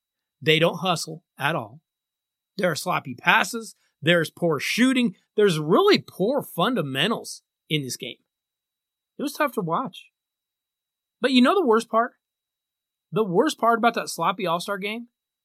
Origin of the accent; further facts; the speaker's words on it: Denver, Colorado, United States; the relationship between that NBA and my hometown Denver Nuggets.